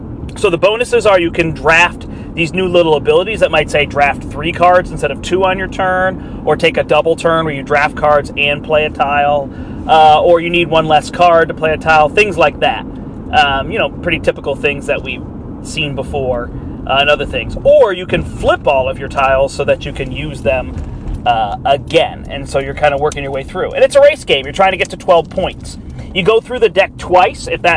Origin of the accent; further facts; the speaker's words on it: United States; No, it's not my native country. It's my heritage. I am from America. But we are Swedish.